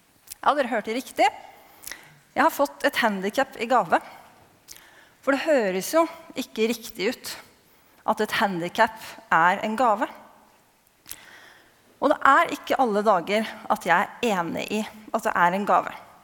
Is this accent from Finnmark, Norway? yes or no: no; Horten, Vestfold, Norway; moved away as an adult; now in Trondheim, Norway; Jeg vokste opp i Horten, i en kristen familie, i statskirken. Og i 1998, det begynner å bli en stund siden, så kom jeg hit for å studere.